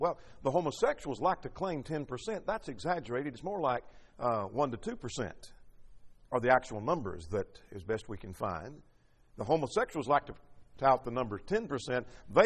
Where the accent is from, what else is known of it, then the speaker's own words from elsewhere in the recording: United States; I'm an American and I'm proud of it.